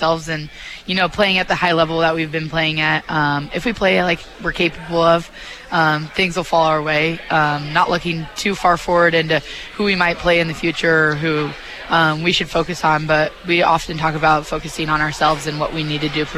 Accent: Kansas City, United States; I mean, I am from Kansas City

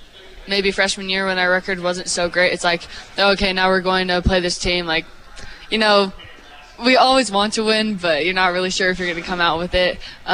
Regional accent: Utah, United States; So I'm from Utah, so snow's part of me, so I love it.

